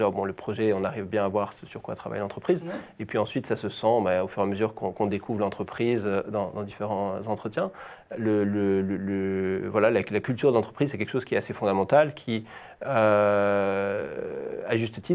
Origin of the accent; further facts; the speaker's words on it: New Caledonia; now in Paris, France; Alors, je suis de Nouvelle-Calédonie, c'est un territoire français d'outre-mer. Et voilà, ça fait un peu plus de 10 ans que je vis à Paris.